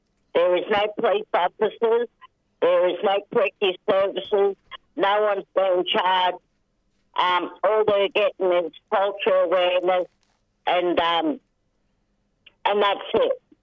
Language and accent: English; New South Wales, Australia; I'm from the Kamilaroi Nation, northwest of New South Wales.